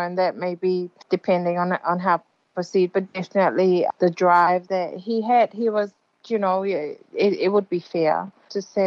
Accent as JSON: {"language": "English", "country": "Tonga", "tie": "born or raised there", "said": "As a Tongan growing up in Tonga, and you know, from ever since primary school"}